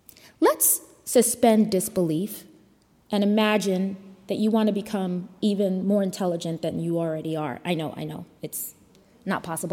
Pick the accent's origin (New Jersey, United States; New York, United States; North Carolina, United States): New York, United States; when I was growing up in New York